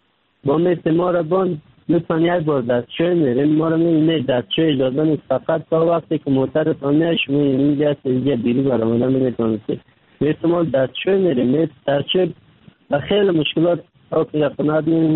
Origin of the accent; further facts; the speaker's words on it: Afghanistan; now in Turkey; در مدت 3 سال میشه ترکیه آمدم، از افغانستان 3 سال میشه رکن سیدنم ترکیه هستم.